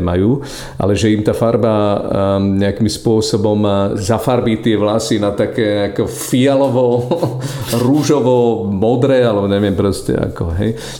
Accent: Spiš, Slovakia; ako sa hovorí u nás na Spíši

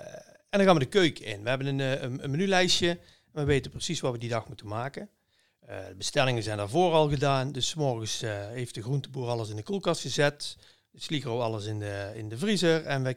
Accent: Veldhoven, North Brabant, Netherlands; Nou, ik kom uit Veldhoven.

